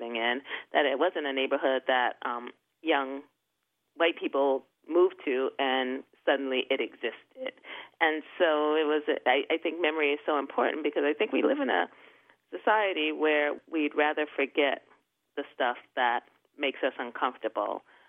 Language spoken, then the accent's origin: English; Brooklyn, New York, United States; I ended up getting the house that I grew up in Bushwick and bearing witness to how the neighborhood was so quickly changing